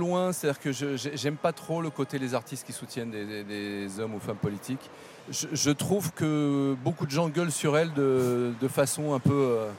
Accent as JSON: {"language": "French", "town": "Paris", "region": "Île-de-France", "country": "France", "tie": "born or raised there", "said": "Moi, je suis parisien, moi j'étais dans le 5e arrondissement."}